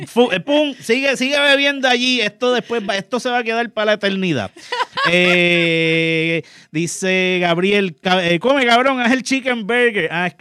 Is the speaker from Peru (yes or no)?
no; Carolina, Puerto Rico; Este es vecino mío, lastimablemente, porque es de Carolina. Yo soy de Carolina